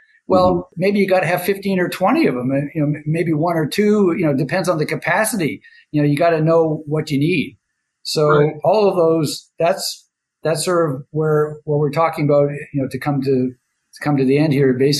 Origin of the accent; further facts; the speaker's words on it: Toronto, Ontario, Canada; I come from Toronto, Canada, grew up there.